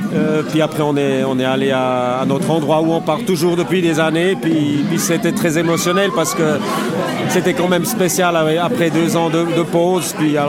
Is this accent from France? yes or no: no; Basel, Basel-Stadt, Switzerland; also born or lived in Venezuela / Vevey; Mais je suis suisse allemand, donc je suis saint-gallois en principe. Mais j'ai grandi à Bâle, puis ouais.